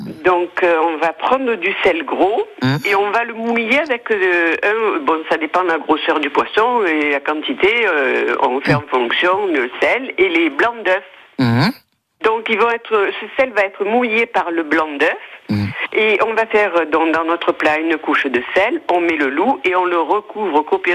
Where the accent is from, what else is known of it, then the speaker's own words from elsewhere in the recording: Provence-Alpes-Côte d'Azur, France; moi je suis provençale et on a toujours dit le loup.